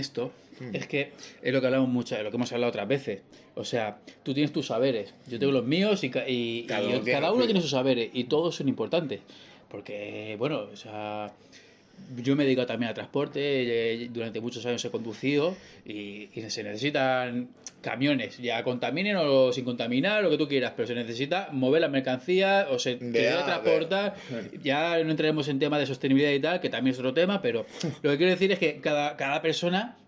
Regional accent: Region of Murcia, Spain; Yo te lo digo porque yo soy murciano.

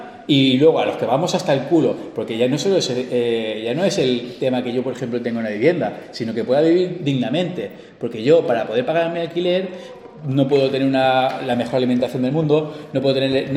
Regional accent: Rubí, Catalonia, Spain; Sí, yo vengo de Rubí. Yo vivía en Rubí.

